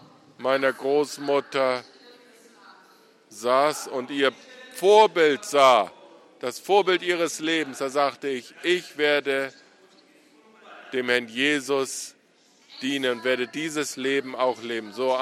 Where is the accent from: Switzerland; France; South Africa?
South Africa; KwaZulu-Natal; Und ich bin hier auf der Mission Kwasi Sabantu aufgewachsen.